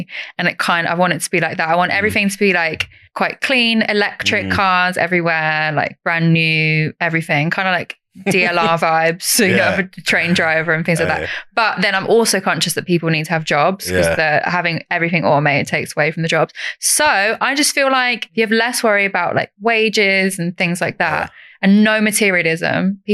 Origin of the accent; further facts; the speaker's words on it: East of England, United Kingdom; I'm from East Anglia, so like Norwich is my nearest city.